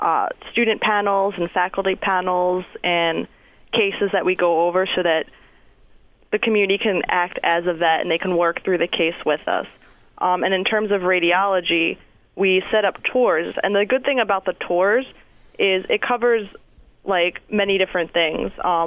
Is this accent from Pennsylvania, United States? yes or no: yes; Croydon, Pennsylvania, United States; I come from Croydon, Pennsylvania.